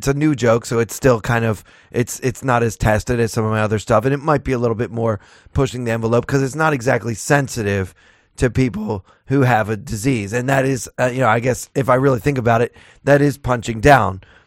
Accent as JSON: {"language": "English", "region": "Maryland", "country": "United States", "said": "I don't even know where Cumberland, Maryland is. And I'm from Maryland."}